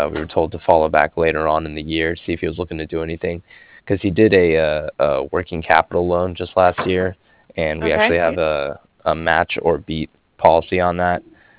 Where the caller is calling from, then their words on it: Cardiff, Wales, United Kingdom; And I'm calling from Cardiff. That's CARDIFF, like Frank.